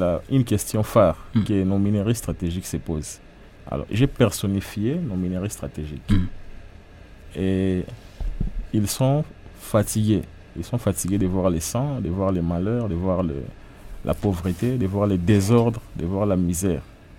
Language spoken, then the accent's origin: French; DR Congo; Et je suis un Congolais qui vit en République démocratique du Congo.